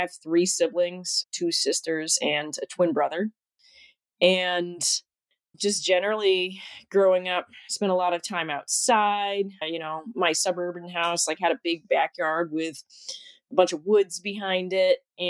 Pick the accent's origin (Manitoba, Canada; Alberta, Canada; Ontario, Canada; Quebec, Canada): Ontario, Canada; Toronto; born there; I was born in Scarborough at Scarborough General Hospital, which is like, if you talk to people in Toronto today, they're like, oh, Scarberia, that's like way on the outskirts. That's not really real Toronto.